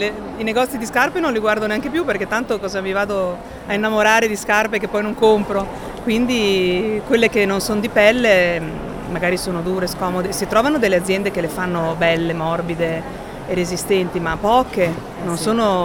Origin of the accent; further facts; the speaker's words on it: Ferrara, Emilia-Romagna, Italy; che è una cosa tipica ferrarese, sono di Ferrara